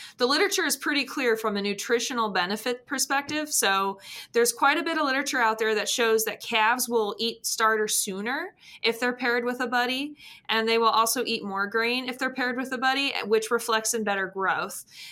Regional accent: California, United States; I grew up in Southern California, just one dairy in the entire county where I grew up, actually.

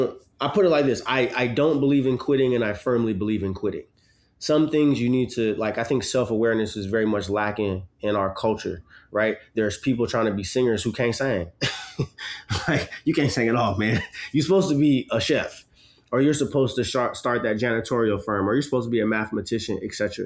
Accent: Portland, Oregon, United States; because I grew up in Portland until I left. You know, people were composting when I was growing up.

